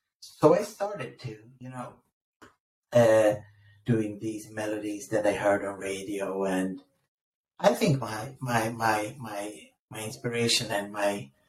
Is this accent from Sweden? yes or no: yes; Stockholm, Stockholm County, Sweden; I'm from Stockholm in Sweden, you know, that country up north where polar bears are strolling around the streets.